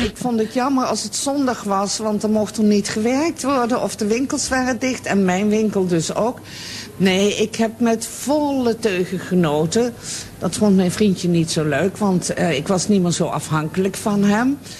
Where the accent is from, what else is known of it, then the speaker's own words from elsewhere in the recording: Netherlands; accent: soft G; Want ik werd erg geplaagd met mijn zachte G.